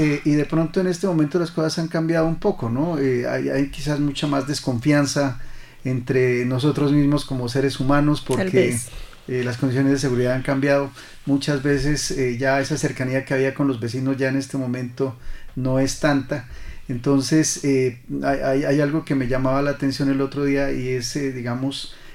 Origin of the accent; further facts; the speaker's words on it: Pasto, Nariño, Colombia; yo vengo de la ciudad de Pasto, una ciudad con una, de pronto un poco diferente a Popayán, que tiene mucho más marcado el sentimiento religioso.